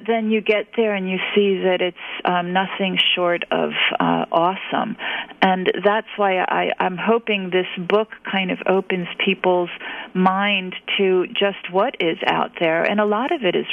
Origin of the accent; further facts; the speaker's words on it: New York City, New York, United States; and as an East Coaster, because I'm from New York City, I just, you know, I knew where it was on the map, but just barely